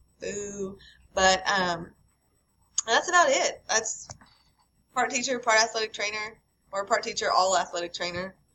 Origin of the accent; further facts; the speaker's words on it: Lubbock, Texas, United States; Okay, so originally I'm from Lubbock, Texas, which is up in the Panhandle, West Texas, windy. And I went to Monterey High School there. I then moved to Wichita Falls and attended Midwestern State University